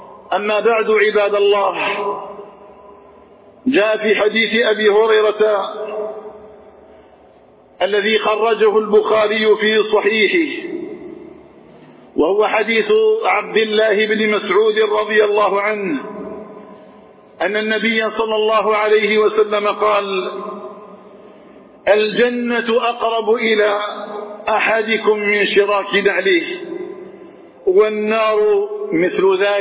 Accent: Algeria; اللهم اجعل بلدنا الجزائر آمنا مطمئنا

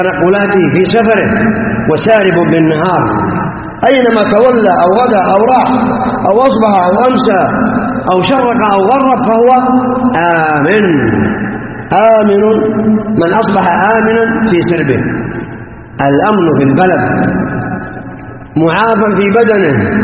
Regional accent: Saudi Arabia; في بلادنا السعودية

